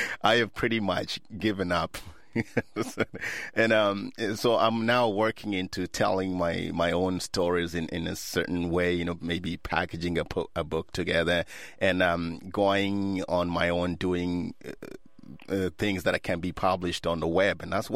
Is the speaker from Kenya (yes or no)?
yes; Kenya; no, I'm not. I'm from Kenya.